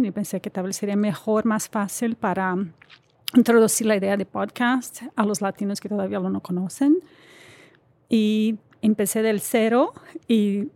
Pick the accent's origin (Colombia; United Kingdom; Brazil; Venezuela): Brazil; Spanish is a second language; moved away as an adult; now in United States; Como yo, soy brasileña, vivo aquí hace casi 20 años.